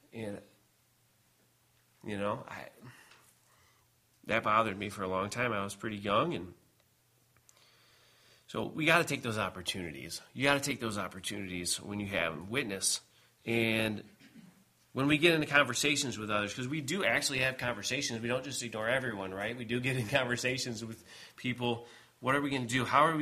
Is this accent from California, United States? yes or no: no; Michigan, United States; And I'm from Michigan, and you understand the laws are different there, right?